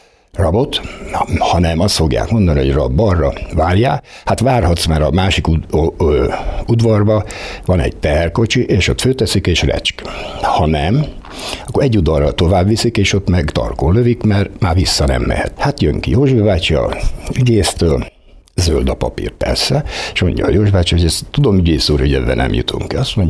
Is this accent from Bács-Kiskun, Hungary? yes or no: yes; Kiskunhalas, Bács-Kiskun, Hungary; Kiskunhalason születtem, hát mindjárt honfoglalás után 1952-ben. Minden itt történt velem, ami iskola, középiskoláig